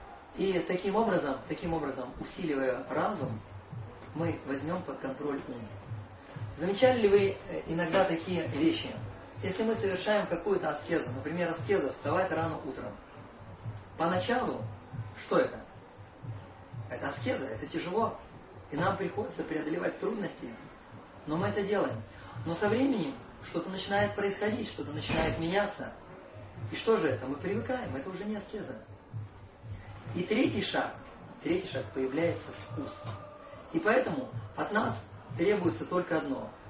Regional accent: Petropavl, North Kazakhstan Region, Kazakhstan; born there; Я родился в Петропавловске, это рядом с Куляном.

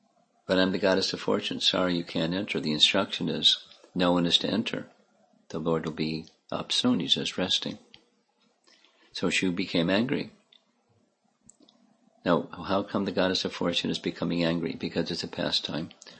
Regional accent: United States; I'm American.

